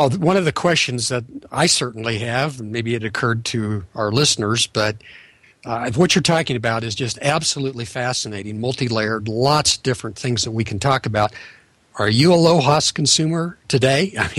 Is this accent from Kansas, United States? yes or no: yes; Kansas, United States; he was from California and I come from Kansas.